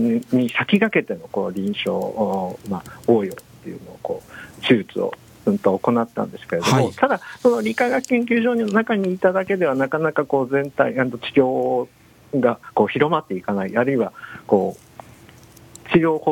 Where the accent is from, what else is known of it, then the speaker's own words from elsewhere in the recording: Tokyo, Japan; born there; なかなか出身というのが難しいんですけど、生まれたのは東京なんですけれども、